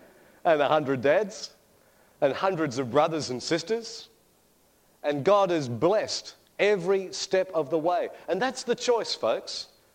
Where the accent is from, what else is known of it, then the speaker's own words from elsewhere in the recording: Perth, Western Australia, Australia; Now, I'm originally from Perth.